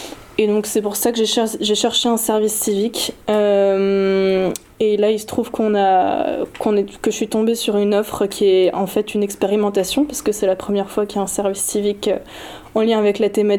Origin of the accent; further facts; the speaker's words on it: Paris, Île-de-France, France; also born or lived in Mulhouse; Je ne suis pas du tout issue du milieu agricole. J'ai grandi à Paris et en Alsace, à Mulhouse, donc plutôt des grandes villes.